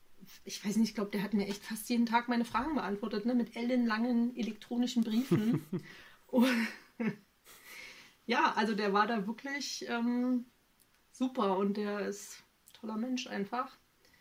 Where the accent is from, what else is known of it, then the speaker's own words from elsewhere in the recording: Saxony-Anhalt, Germany; Sachsen-Anhalt. Im Süden von Sachsen-Anhalt.